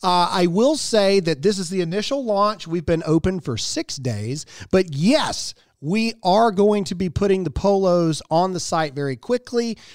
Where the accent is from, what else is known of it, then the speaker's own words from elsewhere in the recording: Mississippi, United States; And I'm from Mississippi, and people always used to say, "Thank God for Mississippi."